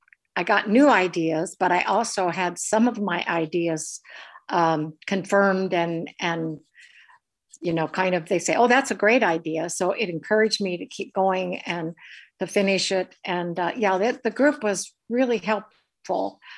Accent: Ohio River, United States; Well, I am working on a memoir of growing up on the Ohio River in the 1940s and 50s.

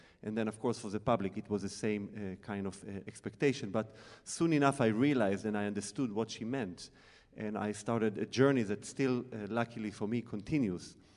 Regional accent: Israel; We both, we grew up in Israel.

